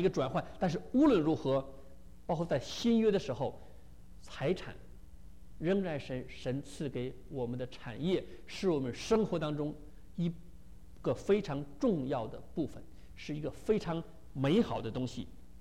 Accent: China; 我小的时候，我跟着我的母亲下放到农村，所以我从小是农村长大的。

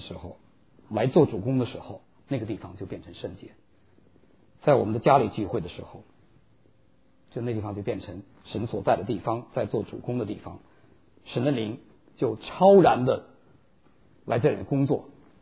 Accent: Lanzhou, Gansu, China; 但是我那时候在兰州长大，

